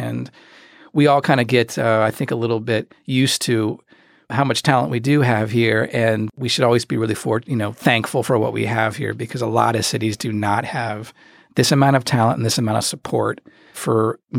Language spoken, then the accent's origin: English; Cincinnati, Ohio, United States; I really take a lot of pride in Cincinnati. I mean, I'm from Cincinnati